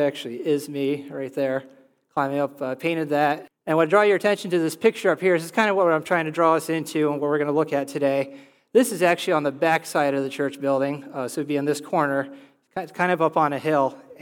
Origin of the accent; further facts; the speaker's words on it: Canton, Pennsylvania, United States; I would always tell people I'm from Canton, where we have one traffic light. The borough is one square mile, and usually a traffic jam is a tractor going down the road.